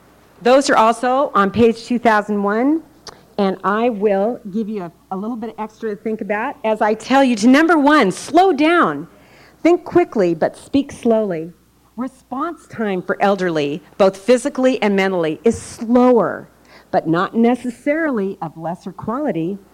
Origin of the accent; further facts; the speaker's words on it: California, United States; I'm a Californian.